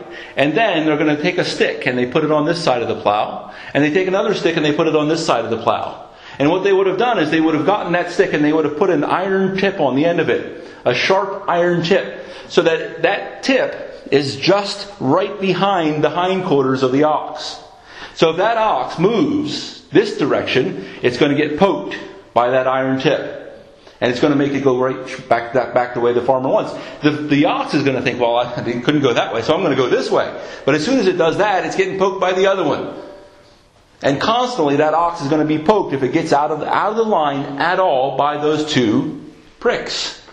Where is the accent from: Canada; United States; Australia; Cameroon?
United States; Philadelphia, Pennsylvania; Because I grew up in Philadelphia. I grew up in a city. I was a city boy.